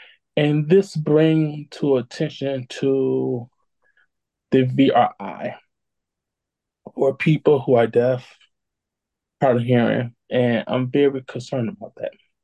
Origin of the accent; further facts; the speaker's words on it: Cleveland, Ohio, United States; In the state of New York of the transit system, and in my hometown, Cleveland, they have a call, BRI